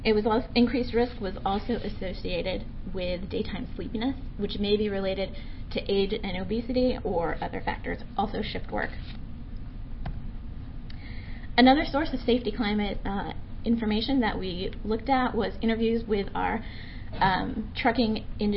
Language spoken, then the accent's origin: English; Washington, United States; I'm also from Washington State.